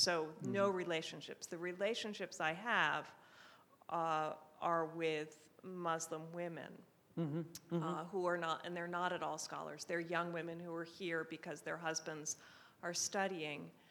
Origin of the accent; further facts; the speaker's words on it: Cincinnati, Ohio, United States; I'm from the Cincinnati area, mm-hmm.